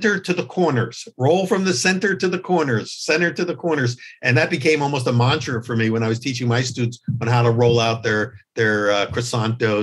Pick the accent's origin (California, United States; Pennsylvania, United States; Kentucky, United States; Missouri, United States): Pennsylvania, United States; Philadelphia; We're both from the Philadelphia area, and so we've got a lot of common bonds.